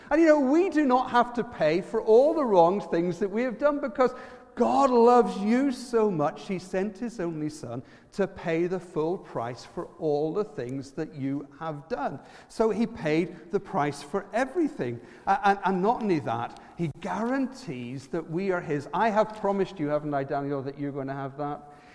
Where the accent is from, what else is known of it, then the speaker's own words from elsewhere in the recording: Ireland; accent: Irish; With my Irish accent, there might be something of a problem, apart from anything else, in order to getting into the Buckingham Palace.